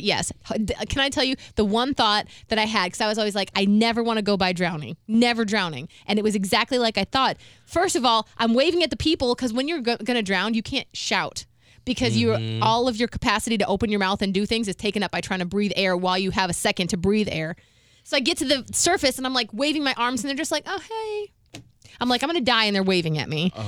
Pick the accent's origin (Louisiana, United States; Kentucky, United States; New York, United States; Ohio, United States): Ohio, United States; Because I'm from Ohio, so we don't know about that kind of stuff.